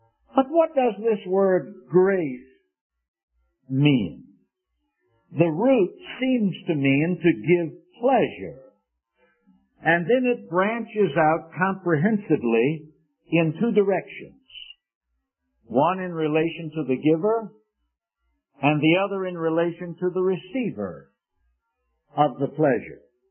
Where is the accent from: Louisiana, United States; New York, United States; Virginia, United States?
Virginia, United States; Richmond; It was the latter part of 1954 in my hometown of Richmond, Virginia.